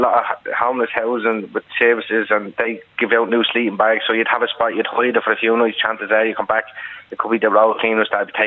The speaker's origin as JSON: {"language": "English", "town": "Tallaght", "region": "Leinster", "country": "Ireland", "said": "Not really. I was from Palace, so I was mainly all around Tallaght, but then things got bad up here, so then I moved into the city centre"}